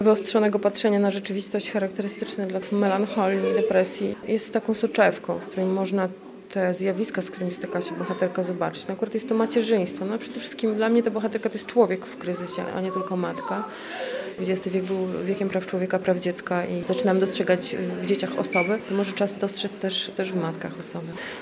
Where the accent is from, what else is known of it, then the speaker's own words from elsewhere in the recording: Białystok, Podlaskie Voivodeship, Poland; to miejsce i Podlasie, i Białystok, w którym się wychowałam, cały czas ma na mnie ogromny wpływ.